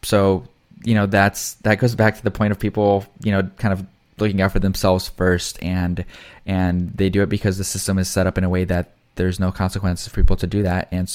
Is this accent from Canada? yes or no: no; Colombia; And you're talking about your parents coming from the Philippines, I'm coming directly from Colombia.